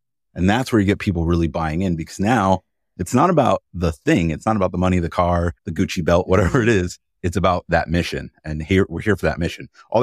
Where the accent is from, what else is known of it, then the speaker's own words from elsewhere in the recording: New York, United States; I'm a big Yankees fan because I'm from New York.